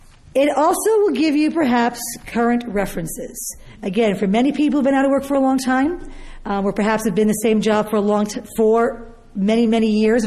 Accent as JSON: {"language": "English", "region": "New York", "country": "United States", "said": "He did not, that I came from New York."}